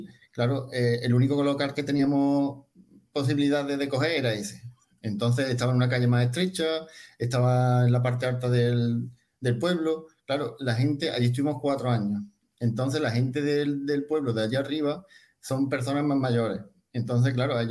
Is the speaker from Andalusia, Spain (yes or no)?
yes; Zahara, Andalusia, Spain; yo quería estarme aquí en Zahara porque hacía mi pueblo, me gusta mucho mi pueblo